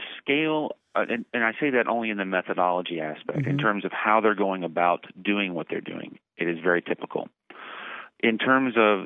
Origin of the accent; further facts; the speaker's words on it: Texas, United States; I'm from Texas, so I'll use it as a representative.